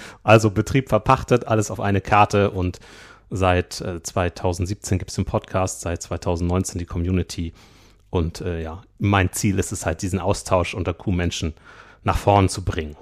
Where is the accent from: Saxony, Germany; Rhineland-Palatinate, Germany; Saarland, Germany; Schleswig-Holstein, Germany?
Schleswig-Holstein, Germany; Ich komme von einem Milchkuhbetrieb aus Schleswig-Holstein, aus der Nähe von Flensburg